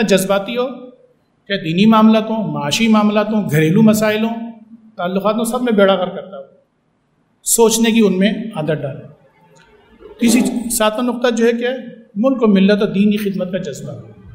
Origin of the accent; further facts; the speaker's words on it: Pakistan; آج ہمیں فخر نہیں ہے کہ میں پاکستانی ہوں، مجھے فخر نہیں کہ میں شیعہ ہوں، میں اپنا مذہب چھپاتا ہوں، اپنی ملیت چھپاتا ہوں.